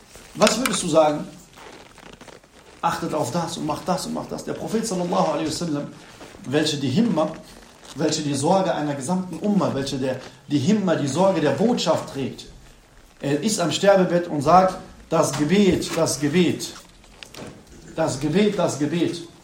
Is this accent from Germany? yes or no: no; Morocco; Ja, ich komme aus Marokko.